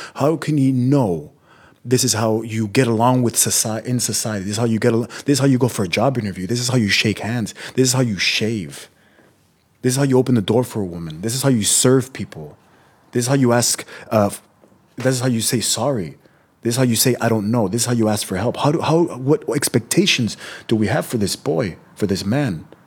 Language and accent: English; Imperial Beach, California, United States; I come from Southern California, and not just Southern California. I come from the most southern western tip of Southern California, which is the Imperial Beach, San Ysidro area.